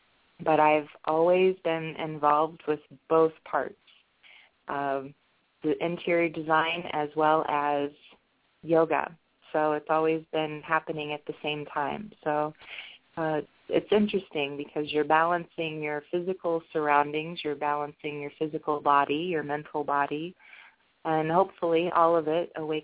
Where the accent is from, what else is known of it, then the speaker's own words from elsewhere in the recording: Midwest, United States; Now, I'm originally from the Midwest.